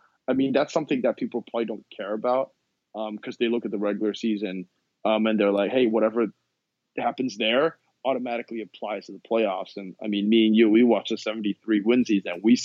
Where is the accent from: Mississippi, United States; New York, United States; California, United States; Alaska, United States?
California, United States; say, we are from East Bay, Sam, right?